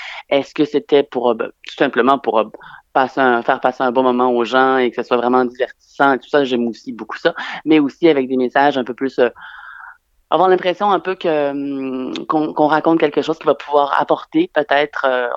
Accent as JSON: {"language": "French", "town": "Lévis", "region": "Quebec", "country": "Canada", "moved": "as an adult", "lives_now": "France", "said": "Alors moi, je viens de Québec, précisément de Lévis, une ville juste en face de la capitale."}